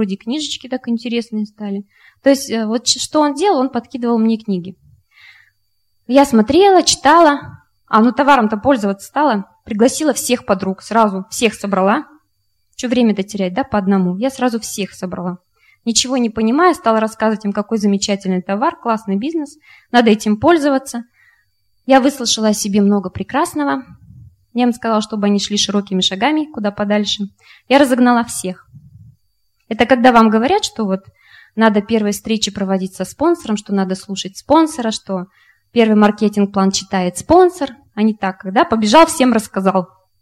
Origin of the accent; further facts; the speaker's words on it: Tatarstan, Russia; я из Татарстана, у нас принято, что если человек приходит в дом, обязательно, чтобы было что-то вкусненькое.